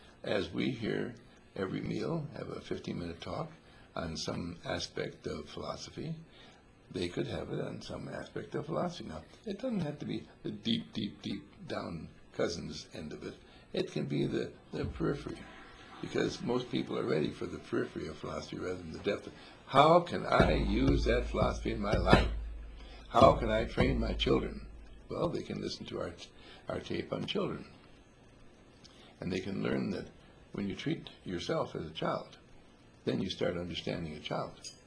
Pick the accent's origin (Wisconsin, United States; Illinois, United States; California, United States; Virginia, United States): Wisconsin, United States; Wauwatosa; born there; Where I was born is Wauwatosa in Milwaukee.